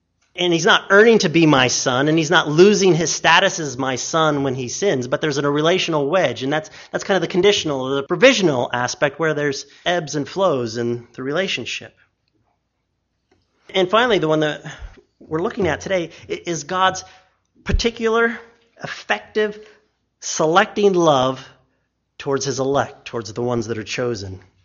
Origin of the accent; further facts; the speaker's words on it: Idaho, United States; I might do all sorts of things for the benefit of my home state, and I might even risk my neck to preserve some of the freedoms and actively demonstrate my loving of Idaho